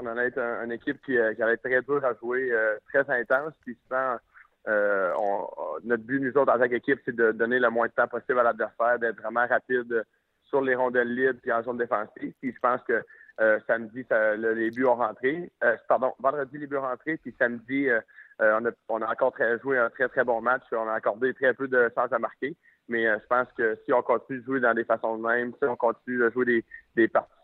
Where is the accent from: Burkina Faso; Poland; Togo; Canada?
Canada; Quebec